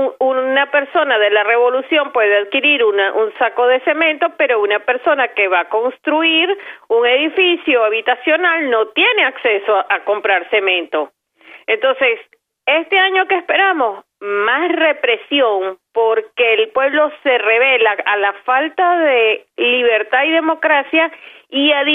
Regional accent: Venezuela

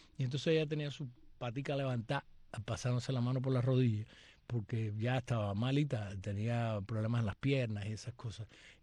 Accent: Cuba; now in Germany; soy una cubana para el bien y no para el mal.

